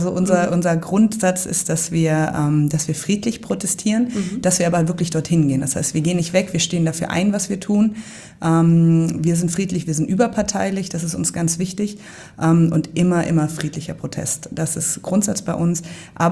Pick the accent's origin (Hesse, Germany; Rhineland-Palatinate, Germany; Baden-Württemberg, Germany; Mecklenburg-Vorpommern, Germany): Hesse, Germany; Marburg; ich komme aus Marburg, habe da Pharmazie studiert und promoviert